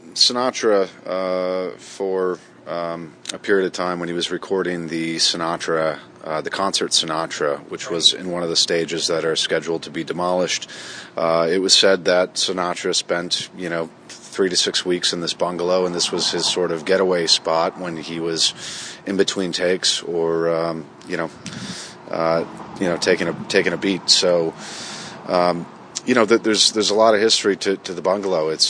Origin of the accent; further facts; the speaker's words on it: East Coast, United States; no, hey, I'm from the East Coast with a lot of history. Our house that I grew up in is predates the signing of the Constitution